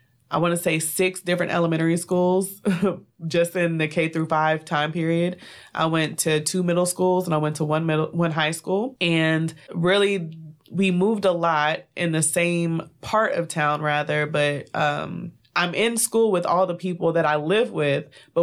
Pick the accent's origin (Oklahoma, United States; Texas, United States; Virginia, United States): Texas, United States; Dallas; So I'm from Dallas, Texas. I grew up with both of my parents.